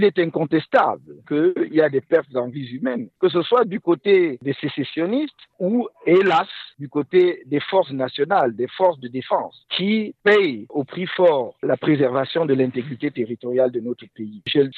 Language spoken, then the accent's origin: French; Cameroon; ce que nous appelons ici chez nous au Cameroun la crise anglophone.